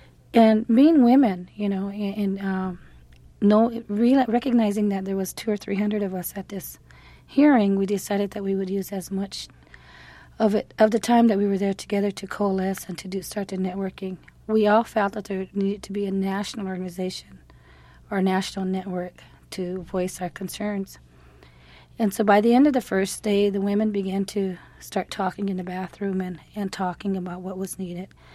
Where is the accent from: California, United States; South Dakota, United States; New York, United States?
South Dakota, United States; And because I was from South Dakota and being the only Indian woman there